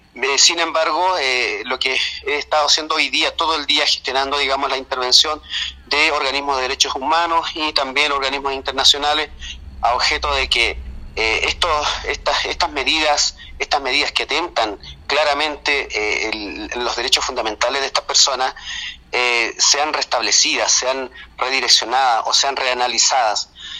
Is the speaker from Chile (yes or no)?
yes; Chile; yo como chileno y como aymara que soy